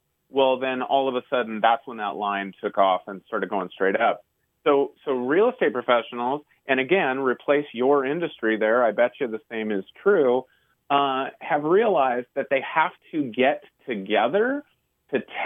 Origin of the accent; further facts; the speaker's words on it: Pacific Northwest, United States; you know me, I'm from the Northwest. I love the outdoors.